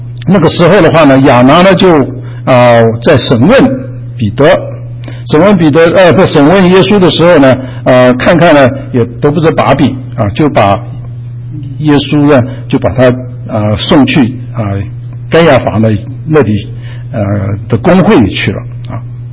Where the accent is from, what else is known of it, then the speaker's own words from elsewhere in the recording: China; 我们中国人呢抓到人之后啊